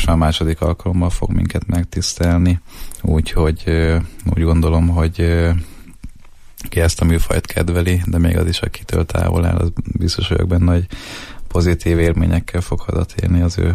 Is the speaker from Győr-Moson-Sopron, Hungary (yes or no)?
yes; Győr, Győr-Moson-Sopron, Hungary; born there; ugye én győri születésű vagyok